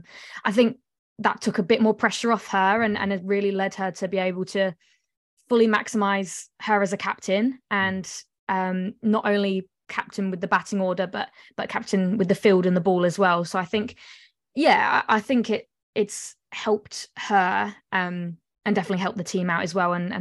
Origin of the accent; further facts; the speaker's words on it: South Australia, Australia; obviously I am South Australian, so slightly biased